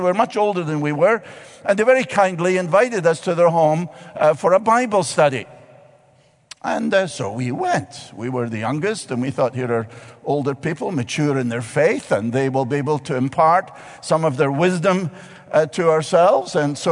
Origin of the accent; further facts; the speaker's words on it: Scotland, United Kingdom; Listen, I grew up in Scotland with a school dentist.